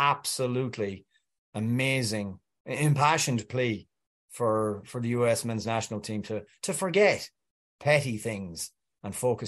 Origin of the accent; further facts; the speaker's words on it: Wales, United Kingdom; I think Wales fancy the win. I'm Welsh, so that's how I feel.